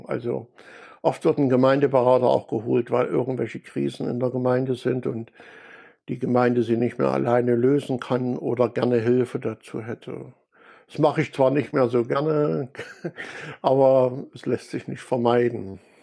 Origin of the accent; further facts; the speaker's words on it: Erfurt, Thuringia, Germany; ich komme aus Erfurt.